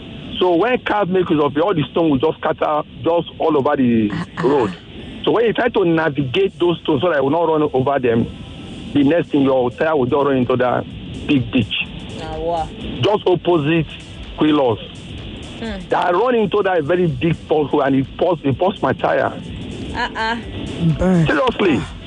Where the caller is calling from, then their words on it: Ikoyi, Lagos, Nigeria; Yeah, I'm calling from Ikoyi